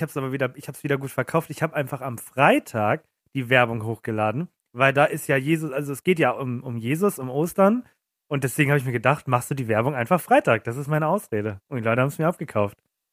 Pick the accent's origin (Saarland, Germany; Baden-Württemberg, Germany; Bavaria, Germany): Bavaria, Germany; Munich